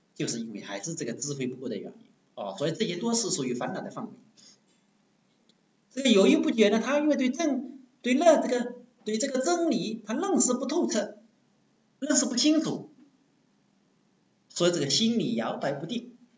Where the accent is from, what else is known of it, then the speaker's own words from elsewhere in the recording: China; 我们中国人很有意思啊